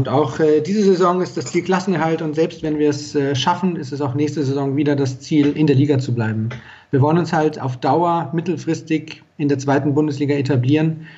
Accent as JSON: {"language": "German", "town": "Regensburg", "region": "Bavaria", "country": "Germany", "said": "ich bin 30, ich komme aus Regensburg"}